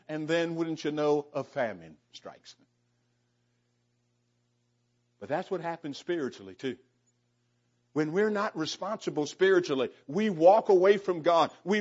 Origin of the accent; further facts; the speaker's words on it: Santa Monica, California, United States; I decided I wanted to go to my old neighborhood where I grew up in Santa Monica.